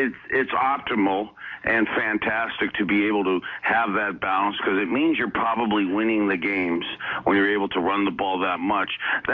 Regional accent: Youngstown, Ohio, United States; as a high school kid growing up in Youngstown

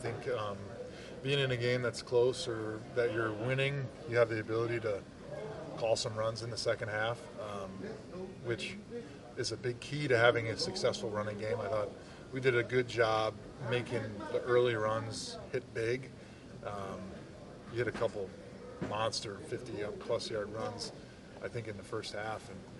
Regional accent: Wisconsin, United States; just growing up in Wisconsin, I'm biased towards Lambeau Field.

